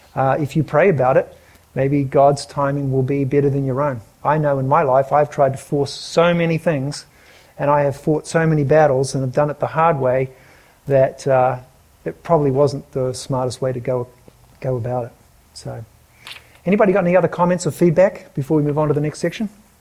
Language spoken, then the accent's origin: English; New Zealand; moved away as an adult; now in Dallas, United States; Dallas is a wonderful city. I came from New Zealand and people there are pretty helpful. But when I came here at the age of 25